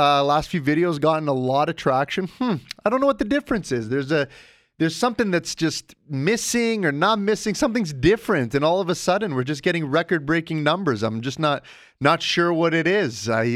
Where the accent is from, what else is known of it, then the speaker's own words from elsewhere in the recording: Calgary, Alberta, Canada; we're from Calgary. Mitch and I are from Calgary. We live in Calgary, born and raised.